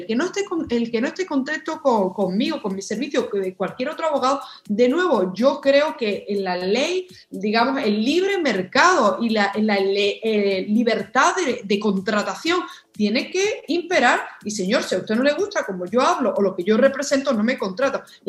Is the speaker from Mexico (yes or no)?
no; United States; aparte de abogada, soy estadounidense y tengo una mentalidad también europea